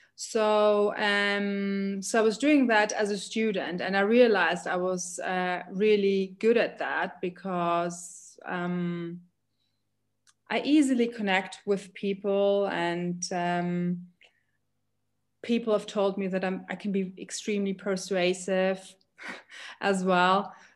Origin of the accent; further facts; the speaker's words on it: Germany; also born or lived in United Kingdom / Greece / France; I've lived in four different countries now. So I grew up in Germany. I've lived in the UK. I've lived in Greece. I've lived in France.